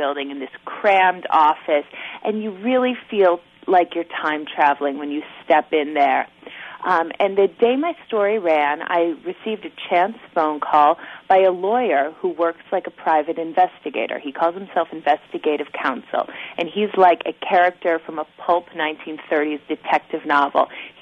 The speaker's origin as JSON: {"language": "English", "town": "Chicago", "region": "Illinois", "country": "United States", "tie": "born or raised there", "said": "growing up in Chicago and just the proximity you're able to have to these great Art Deco buildings and wandering through the Art Institute without seeing a soul sometimes during the week"}